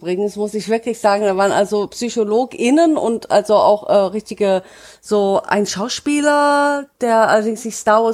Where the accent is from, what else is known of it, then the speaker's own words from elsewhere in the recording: Freiburg, Baden-Württemberg, Germany; hatten wir in meiner Heimatstadt Freiburg